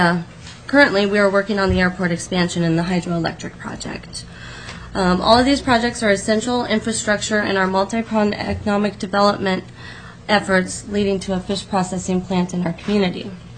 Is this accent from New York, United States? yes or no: no; Old Harbor, Alaska, United States; I was raised in Old Harbor, and my position at the Old Harbor Native Corporation I work very closely with the city and tribe on economic development to sustain a healthy community.